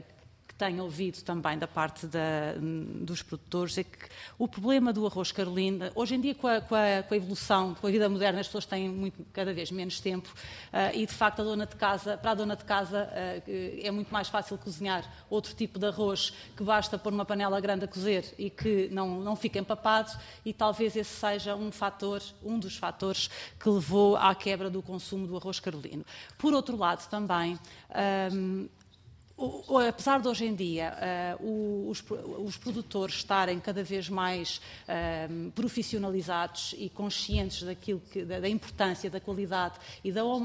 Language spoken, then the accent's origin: Portuguese; Santarém, Portugal; porque eu sou do distrito de Santarém